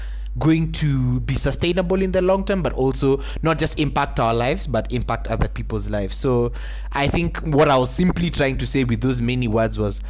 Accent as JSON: {"language": "English", "country": "Kenya", "said": "But I think for us as Kenyan, we will feel this impact maybe in a few years to come."}